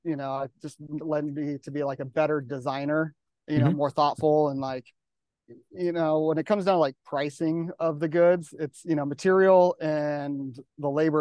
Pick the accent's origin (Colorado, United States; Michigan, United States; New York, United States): Colorado, United States; Growing up in Colorado, I was always camping, skiing, hiking